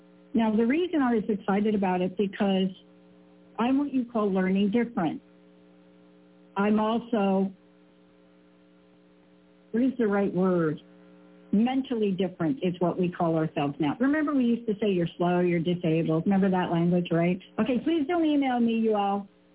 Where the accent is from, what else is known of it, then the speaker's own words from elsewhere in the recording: New York City, New York, United States; Look, I grew up, I'm a kid from New York. I grew up in the projects.